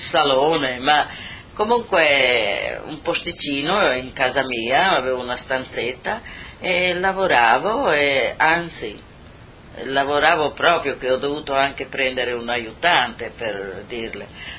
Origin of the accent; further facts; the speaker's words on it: Basilea di Spilimbergo, Friuli-Venezia Giulia, Italy; Sono nata a Basilea di Spilimbergo.